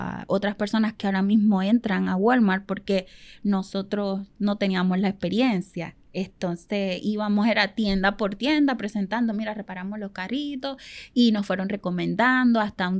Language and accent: Spanish; Venezuela; Nosotros somos venezolanos. Y en Venezuela, en estos países latinoamericanos, siempre te obligan a que tú tienes que reparar todo.